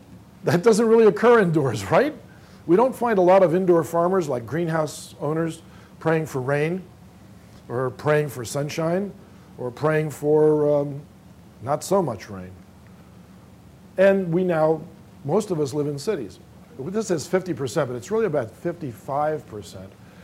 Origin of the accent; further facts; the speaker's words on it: New Orleans, Louisiana, United States; living in New Orleans, that's my hometown